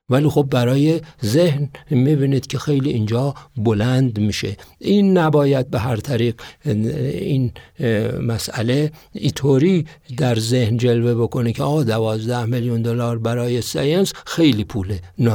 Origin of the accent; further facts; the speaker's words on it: Shiraz, Fars, Iran; چون من خودم اهل شیراز هستم